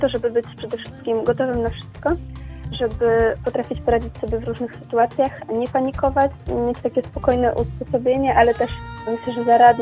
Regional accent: Greater Poland Voivodeship, Poland; Pochodzę tutaj z diecezji kaliskiej, natomiast od kilku lat już mieszkam w Poznaniu.

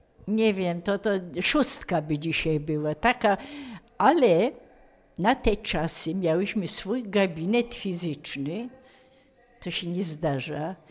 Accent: Kalisz, Greater Poland Voivodeship, Poland; born there; No i ja też urodziłam się w Kaliszu, kocham Kalisz

